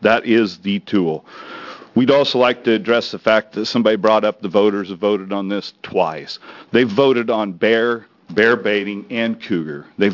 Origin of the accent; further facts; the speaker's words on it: Tillamook, Oregon, United States; I'm from Tillamook, Oregon.